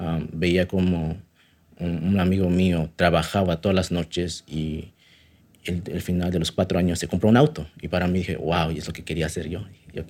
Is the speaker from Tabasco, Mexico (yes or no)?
no; San Antonio Las Mesas, Oaxaca, Mexico; soy de Oaxaca, México, de origen mixteca en un pueblo pequeño llamado San Antonio Las Mesas.